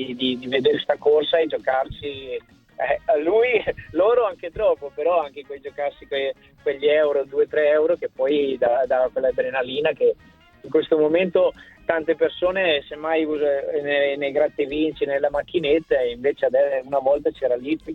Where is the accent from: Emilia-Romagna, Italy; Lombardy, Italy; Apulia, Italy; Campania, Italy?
Emilia-Romagna, Italy; Ferrara; E la mia passione da buon emiliano ferrarese c'è sempre stata nel mondo del trotto